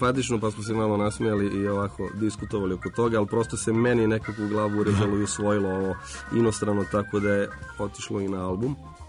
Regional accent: Kraljevo, Šumadija and Western Serbia, Serbia; Pa evo, poreklom iz Kraljeva, tamo sam nešto završio nižu srednju muzičku školu, teoretski odsek.

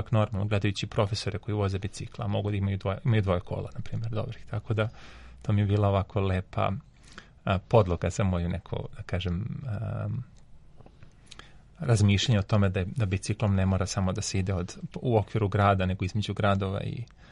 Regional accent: Inđija, Vojvodina, Serbia; ja sam rodom iz Indije, tu se dosta vozilo bicikla, naročito u vremenu mog detinjstva, otac i majka. A onda kad sam otišao u Belgiju

